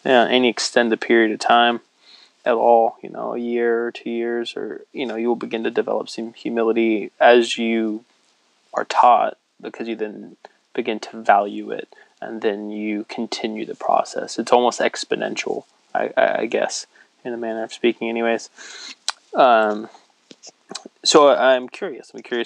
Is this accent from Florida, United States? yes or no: yes; Florida, United States; now in California, United States; Like I said, we're in California. I'm from Florida. I'm married. I have an eight-month-old son.